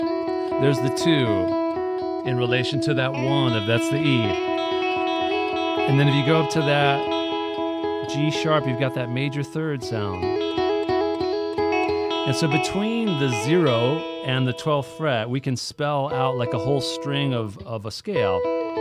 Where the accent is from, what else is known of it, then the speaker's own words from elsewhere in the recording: Hawaii, United States; I grew up in Hawaii, so he was playing a lot of gigs.